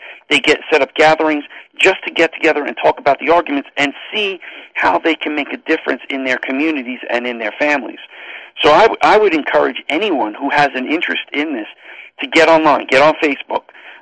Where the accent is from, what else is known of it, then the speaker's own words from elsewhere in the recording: New York, United States; I'm not a scholar, as you can tell by the way I speak. I'm from New York. There's nothing, highfalutin about me whatsoever.